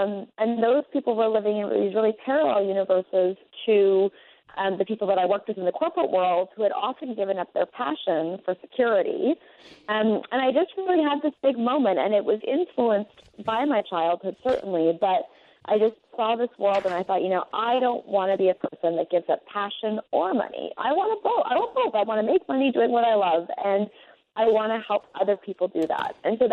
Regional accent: Edmonton, Alberta, Canada; now in New York, United States; So I live in New York, but I am proudly Canadian. I'm originally from Edmonton, Alberta, so I'm a prairie girl. And I grew up in Edmonton

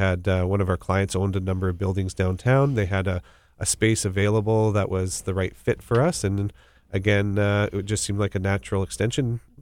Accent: Winnipeg, Manitoba, Canada; I'm from Winnipeg

